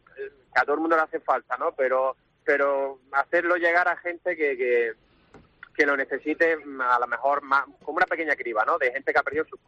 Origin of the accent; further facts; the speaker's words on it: Motril, Andalusia, Spain; unos artistas de Motril, de mi pueblo donde yo vivo, de mi ciudad natal donde yo vivo